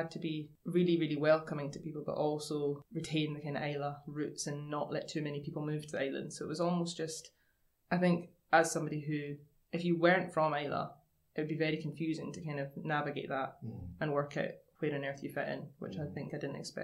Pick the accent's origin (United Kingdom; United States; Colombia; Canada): United Kingdom; Islay, Scotland; which I've not found in my experience growing up on Islay.